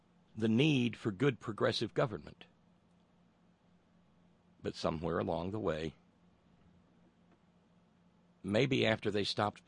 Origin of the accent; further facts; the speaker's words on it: Alabama, United States; In my hometown, I saw all kinds of development going on. The university there that we used to laughingly call Tuna, the University of North Alabama.